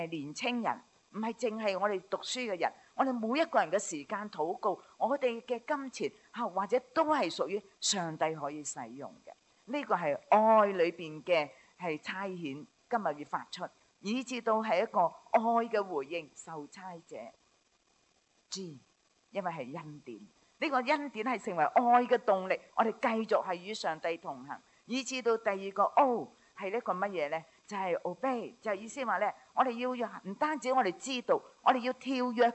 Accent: China; 我哋中国人咧，我哋华人宣教士咧

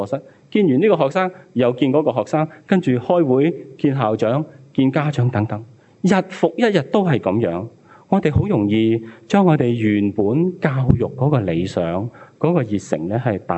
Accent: China; 我们中国人的社会，我们就很讲究大同啊、合群啊

